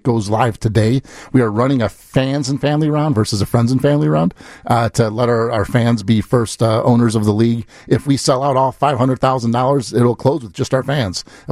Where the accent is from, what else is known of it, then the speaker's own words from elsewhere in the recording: Chicago, Illinois, United States; I grew up here in Chicago. My dad's a steel mill worker